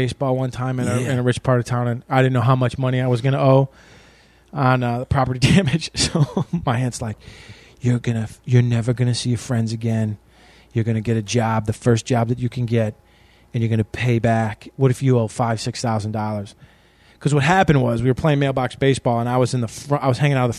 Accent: Chicago, Illinois, United States; I'm like, listen, dude, I'm from Chicago.

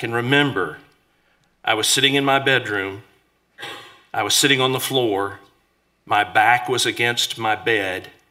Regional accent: Decatur, Georgia, United States; I'm from Georgia. I'm from Atlanta. Actually, Decatur. It's a suburb of Atlanta.

